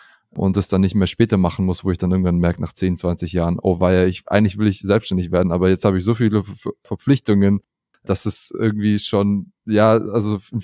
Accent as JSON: {"language": "German", "region": "Southern Germany", "country": "Germany", "tie": "born there", "said": "Ich bin Deutscher mit Migrationshintergrund. Meine Eltern kommen aus Kasachstan. Ich bin aber im Süden geboren, in Süddeutschland."}